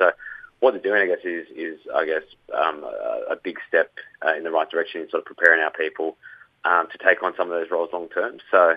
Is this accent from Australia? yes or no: yes; Kempsey, New South Wales, Australia; I'm a very proud Dungati man from Kempsey, New South Wales.